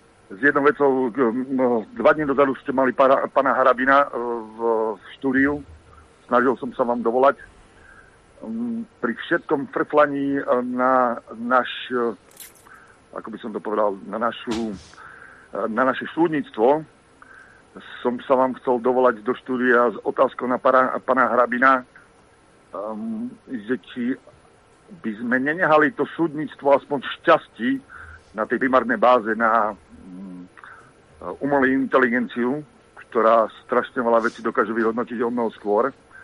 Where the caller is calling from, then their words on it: Žilina Region, Slovakia; U nás na Liptove už mi odbili hodiny, tuším, asi aj u vás dole onedlho, takže pozdravujem všetkých poslucháčov Infovojny